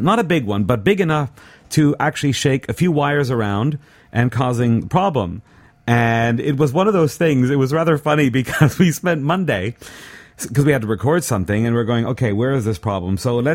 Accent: Montreal, Quebec, Canada; That's because I grew up in Montreal.

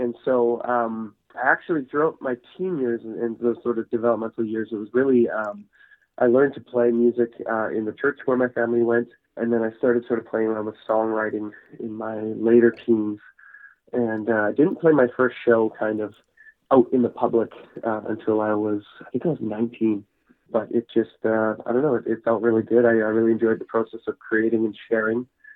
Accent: Victoria, British Columbia, Canada; I'm from Victoria, B.C.

